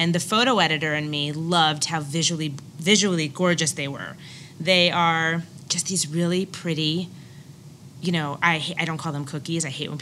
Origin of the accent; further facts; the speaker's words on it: New Jersey, United States; I'm from New Jersey, and I say macaroon because that's how I say it.